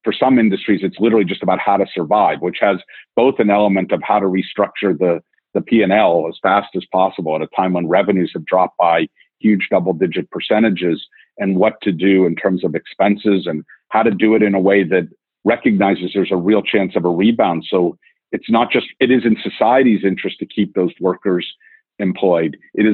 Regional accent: New York, United States; Well, I'm a New Yorker too, and I think about it every day.

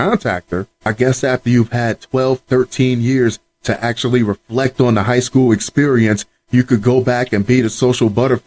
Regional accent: New Brunswick, New Jersey, United States; Next up, this is actually the first story I've done from my hometown, and it's a doozy. New Jersey woman pushing 30 fakes way into high school for almost a week before officials noticed. Oh, New Brunswick High School, go Zebras.

